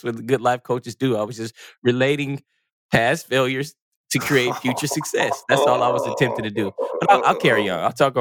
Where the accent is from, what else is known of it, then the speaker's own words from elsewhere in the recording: California, United States; but I'm from California and we in the South.